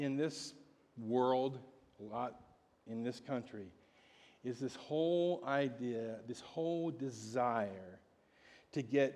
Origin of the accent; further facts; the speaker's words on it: Ohio, United States; now in Pacific Northwest, United States; You go back to my hometown in Ohio, oh my gosh, you talk about laziness.